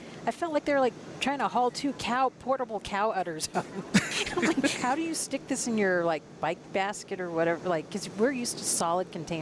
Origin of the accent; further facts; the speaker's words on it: the South, United States; I think it reminds me of growing up in the South where people were just all friendly and chatty.